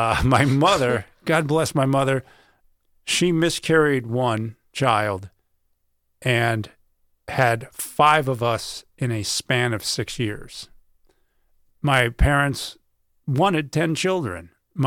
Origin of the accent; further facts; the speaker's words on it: St. Louis, Missouri, United States; born there; I was born in St. Louis, Missouri, one of five kids.